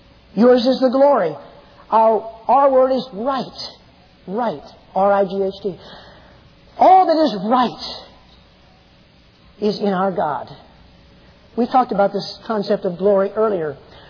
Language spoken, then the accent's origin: English; Tennessee, United States; born there; Now, I was born in Tennessee, by the way.